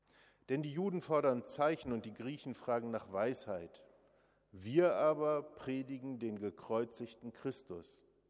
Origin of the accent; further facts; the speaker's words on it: Rothenburg, Bavaria, Germany; Vor einer Woche war ich in meiner Heimatstadt Rothenburg.